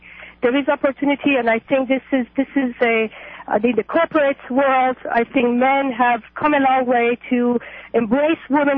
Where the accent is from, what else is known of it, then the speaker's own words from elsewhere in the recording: Iran; I am actually from Iran.